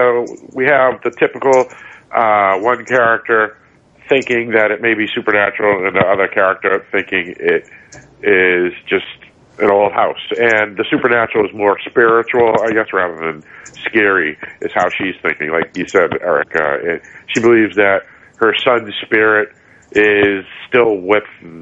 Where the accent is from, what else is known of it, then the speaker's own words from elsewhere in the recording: Massachusetts, United States; I was very curious because I was like, oh, this was, you know, I'm from Massachusetts.